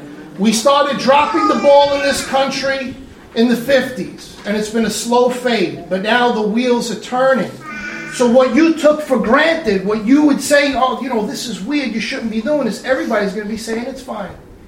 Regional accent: New York, United States; Now we understand this because we're from New York, we're from some other tough areas.

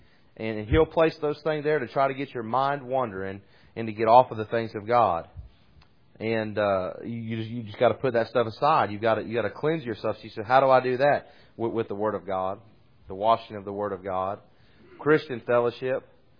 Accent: Ohio, United States; I talked to a friend of mine. I grew up with in Ohio.

